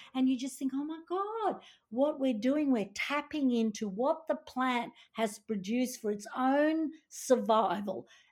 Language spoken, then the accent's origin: English; Sydney, New South Wales, Australia; I'm from Sydney, so I used to go down to the Blue Mountains